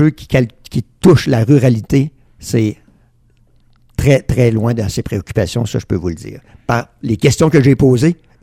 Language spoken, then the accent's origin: French; Quebec, Canada; Comment l'hiver va se passer ici chez nous en Beauce